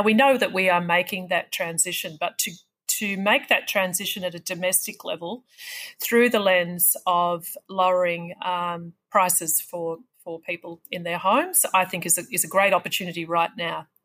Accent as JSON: {"language": "English", "town": "Wangaratta", "region": "Victoria", "country": "Australia", "tie": "born or raised there", "said": "pretty much from my hometown of Wangaratta right through to the next town, bigger town of Benalla"}